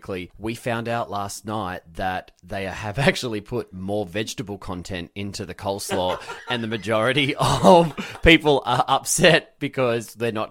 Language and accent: English; Wyong, New South Wales, Australia; now in United States; It also filmed me opening up the art house in Wyong, my hometown. So it followed me flying home and then coming back.